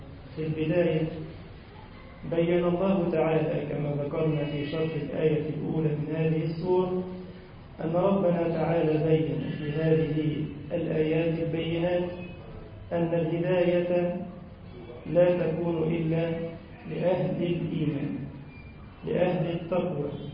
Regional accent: Egypt; اللهم أمن بلدنا مصر الفتن ما ظهر منها وما بطن

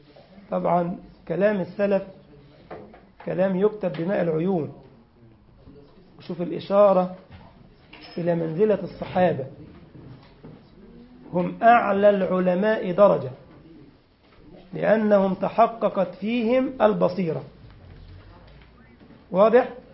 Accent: Egypt; أو العدسة بتسموها إيه في فلسطين زي عندنا في مصر، عين سحرية

